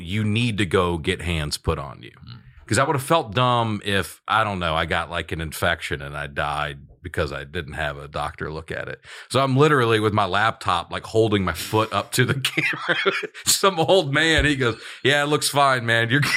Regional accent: Montgomery, Alabama, United States; Montgomery, Alabama.

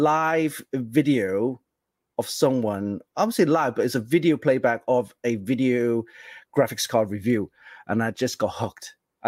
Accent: Cardiff, Wales, United Kingdom; we're from Cardiff, Wales. So it's part of the UK.

